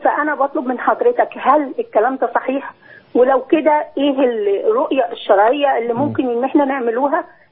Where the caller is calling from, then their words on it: Alexandria, Alexandria Governorate, Egypt; من اسكندرية.